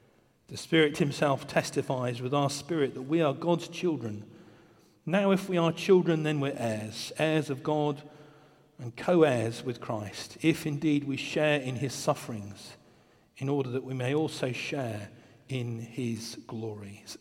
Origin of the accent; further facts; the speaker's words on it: United Kingdom; We are more inclined, as British people, to talk about the weather.